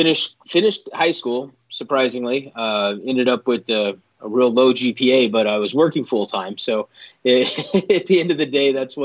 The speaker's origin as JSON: {"language": "English", "region": "Texas", "country": "United States", "tie": "born or raised there", "also_born_or_lived": "Seattle", "said": "I was born in Seattle, grew up all over Texas."}